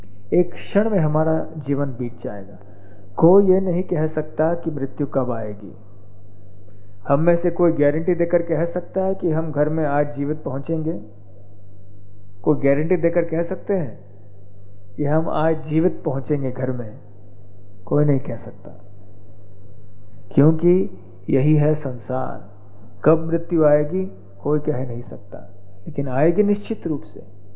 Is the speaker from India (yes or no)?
yes; India; born there; हमारा कितना सौभाग्य है कि हमारा जन्म ये भारतवर्ष में हुआ है